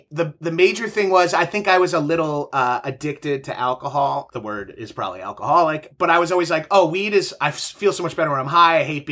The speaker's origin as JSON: {"language": "English", "town": "Long Island", "region": "New York", "country": "United States", "said": "Now I'm from Long Island. Yeah, exactly. Yeah. Where people aspire to be cops and can't do it."}